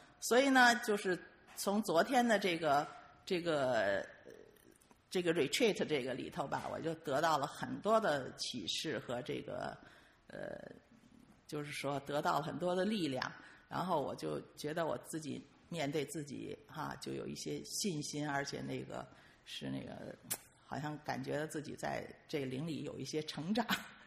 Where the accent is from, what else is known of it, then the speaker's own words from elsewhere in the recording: China; 因为从小在大陆长大吧